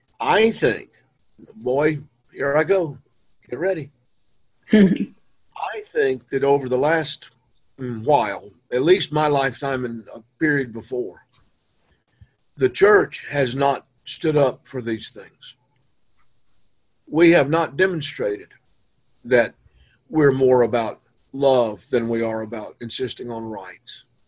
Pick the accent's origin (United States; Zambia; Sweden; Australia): United States; the South; when I was growing up in the Deep South, I was in a church where they preached about Jesus' love every Sunday.